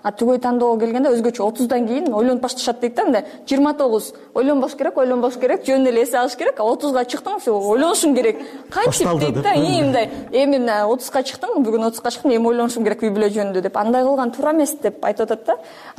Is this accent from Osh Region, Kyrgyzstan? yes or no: yes; Osh, Osh Region, Kyrgyzstan; Мен негизи Оштонмун. Ал тарапта көбүнчө эле 11-чи классты бүткөндөн кийин көп эле үйлөнүп башташат.